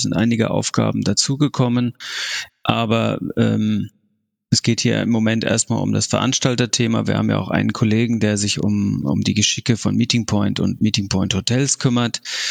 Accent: Frankfurt, Hesse, Germany; Erstmal komme ich ja ursprünglich aus Frankfurt und bin dann nach Norden, nach Niedersachsen

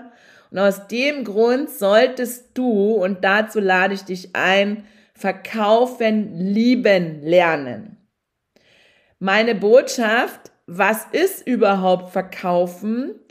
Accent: Saxony, Germany; ich bin ja ein Kind des Ostens und 1990 kam im Osten, also in Sachsen, damals habe ich gelebt und lebe ich jetzt wieder

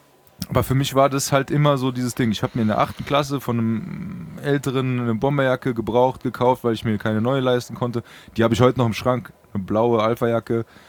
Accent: Frankfurt, Hesse, Germany; Also man muss dazu sagen, ich bin in Braunheim aufgewachsen.

